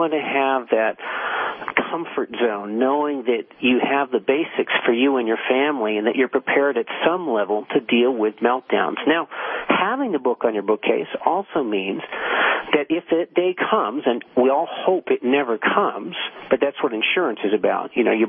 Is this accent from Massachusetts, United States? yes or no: no; Vermont, United States; Yeah, I remember in Vermont. I'm from Vermont, and I wasn't there for the super ice storm 10 years ago